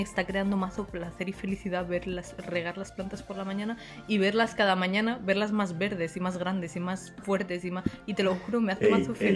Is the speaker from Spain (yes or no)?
yes; Madrid, Community of Madrid, Spain; No, no. Pero aunque sea de Madrid, es